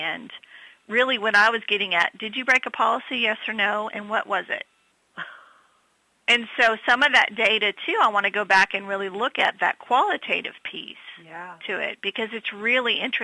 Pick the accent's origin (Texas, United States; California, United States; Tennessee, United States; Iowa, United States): Texas, United States; accent: twang; I teach baccalaureate nursing students, and I'm from Texas, so pardon the twang